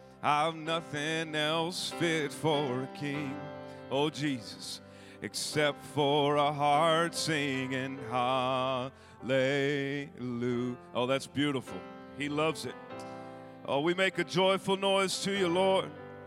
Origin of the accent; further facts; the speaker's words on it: Texas, United States; now in Arizona, United States; I'm from Texas, as you can probably tell. And my wife makes fun of me for my accent.